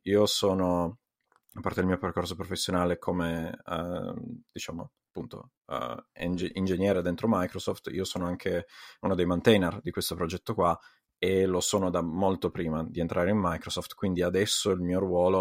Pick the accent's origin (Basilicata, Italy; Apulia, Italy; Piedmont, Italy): Piedmont, Italy; dal profondo Piemonte, quindi una zona un po' lontana dall'Emilia Romagna, provincia di Cuneo addirittura, figuriamoci.